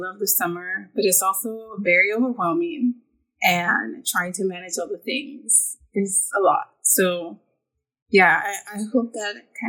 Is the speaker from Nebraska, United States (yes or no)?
no; Texas, United States; Like, I was raised in Texas. Like, I've always been around the sun.